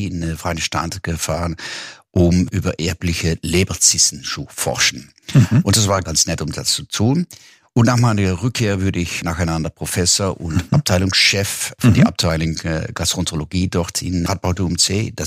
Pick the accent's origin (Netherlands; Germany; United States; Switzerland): Netherlands; Kerkrade, Limburg; born there; German is a second language; Ja, ich bin geboren in Gerkrade. Das ist weniger wie 10 Kilometer entfernt von Aachen.